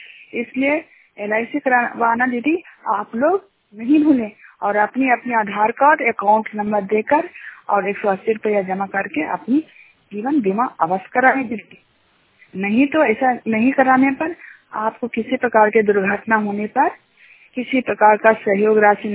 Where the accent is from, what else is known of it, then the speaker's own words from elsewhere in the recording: Chingar, India; चिंगार गांव के रहने वाली हूँ।